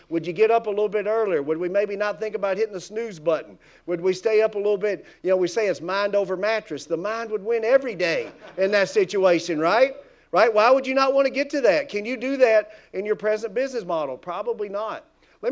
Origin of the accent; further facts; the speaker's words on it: Tennessee, United States; I'm from Tennessee and I'm not great with math.